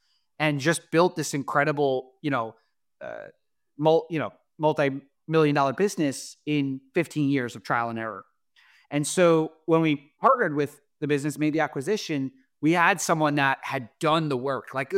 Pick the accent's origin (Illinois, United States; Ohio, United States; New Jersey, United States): New Jersey, United States; And I'm from New Jersey originally. I'm very direct.